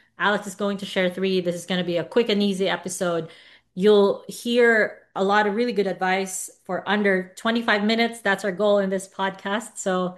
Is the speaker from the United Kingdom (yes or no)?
no; Philippines; For me, growing up in the Philippines, getting to 20K a month was a big dream come true